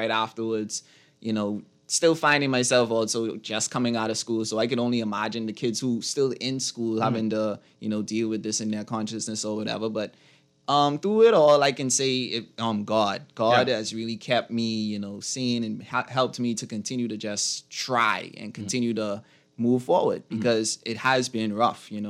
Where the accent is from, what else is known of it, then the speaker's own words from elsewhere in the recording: Abaco, Bahamas; born there; I'm from Abaco, by the way. Okay, all right. And I didn't live there. I was born in Abaco.